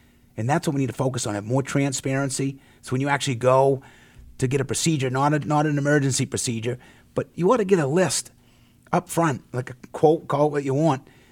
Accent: Gorham, Maine, United States; I've spent 5 years on a school business roundtable at the high school level right in my hometown of Gorham.

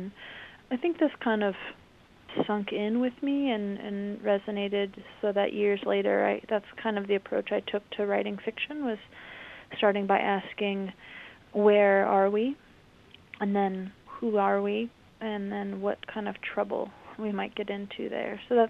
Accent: Tecopa, California, United States; I was born in Bishop, California, which is on the west edge of Death Valley National Park. I grew up on the southern edge of Death Valley in the Mojave Desert in a really small town called Tecopa, California

